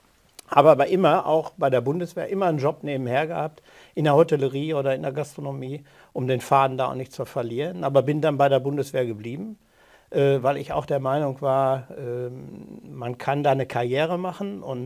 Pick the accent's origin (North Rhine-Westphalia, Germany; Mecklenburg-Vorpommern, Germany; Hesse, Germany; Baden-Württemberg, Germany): North Rhine-Westphalia, Germany; Arnsberg; also born or lived in Wanne-Eickel, Germany; Ich bin 1956 in Wanne-Eickel geboren. Also im Ruhrgebiet. Und meine Eltern sind 1959 nach Arnsberg gegangen und haben da eine Kneipe aufgemacht.